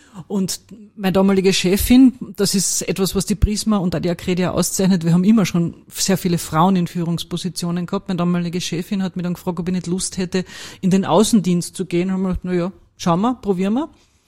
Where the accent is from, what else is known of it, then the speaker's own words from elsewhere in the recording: Carinthia, Austria; moved away as an adult; now in Vienna, Austria; Ja, ich bin gebürtige Kärntnerin, das wird man auch hören, wenn wir miteinander sprechen. Bin 1987 nach Wien gegangen, um zu studieren